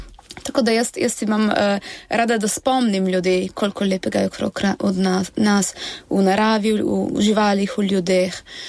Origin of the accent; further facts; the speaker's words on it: Italy; mi zamejci smo tako, no, ko smo v Sloveniji se počutimo Italijane, ko smo v Italiji se počutimo Slovence, nikjer nismo doma razen tam Trsto Gorici, kjer je pač naše gnezdo